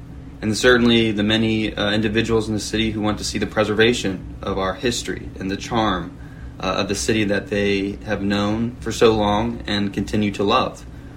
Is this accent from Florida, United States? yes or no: yes; St. Petersburg, Florida, United States; But having been, you know, born and raised in the West Side, it is especially warming to see all the wonderful progress and growth coming to the West Side of St. Pete as well.